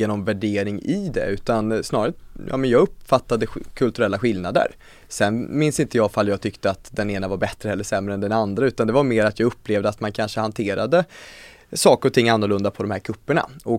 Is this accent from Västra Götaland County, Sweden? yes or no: yes; Skövde, Västra Götaland County, Sweden; Jag valdes in som 18-åring i kommunfullmäktige hemma i Skövde 2014.